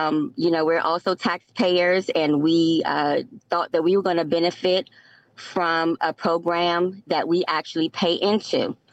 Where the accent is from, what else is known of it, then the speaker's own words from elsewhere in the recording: Washington, District of Columbia, United States; I am also a third generation Washingtonian. I was born and raised in Ward 7, but spent a lot of my time also in Ward 8, my work life and teenage life.